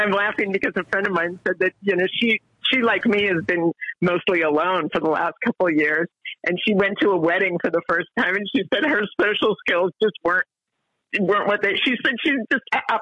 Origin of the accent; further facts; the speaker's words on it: California, United States; Well, you know, I'm from California, so I say dude a lot.